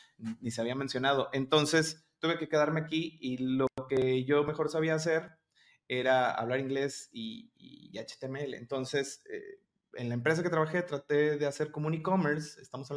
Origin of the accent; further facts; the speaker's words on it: Colima, Mexico; yo soy de aquí de Colima, sí existe Colima